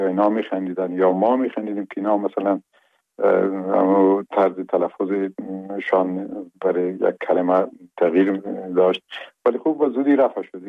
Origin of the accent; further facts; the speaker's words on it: Khost, Afghanistan; first language Pashto; زبان مادریم هم پشتو بود و در او جایی که ما کلان شدیم به اصطلاح ما دو زبانه کلان شدیم